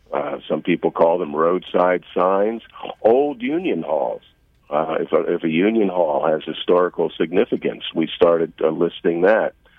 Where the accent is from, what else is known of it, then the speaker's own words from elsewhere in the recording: Silver Spring, Maryland, United States; Well, that's my hometown, Michael. That's where I went to high school.